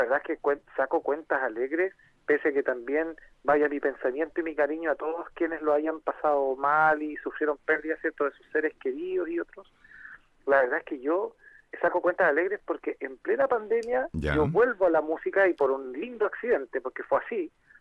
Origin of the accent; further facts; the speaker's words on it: Coronel, Biobío, Chile; now in Talca, Chile; Así es, estoy radicado aquí hace 5 años. Yo soy originario de Coronel, en la octava región.